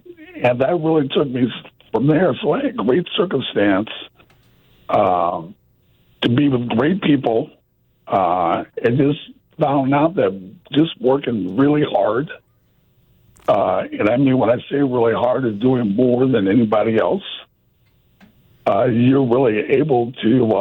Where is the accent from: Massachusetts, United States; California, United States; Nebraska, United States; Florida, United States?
California, United States; Sacramento; I'm from Sacramento, and the Warriors.